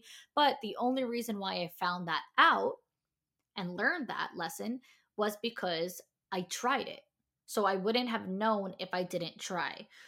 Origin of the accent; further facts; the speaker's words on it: New York, United States; moved away as an adult; now in Tampa, United States; I moved from New York, where I'm from, to Tampa, Florida.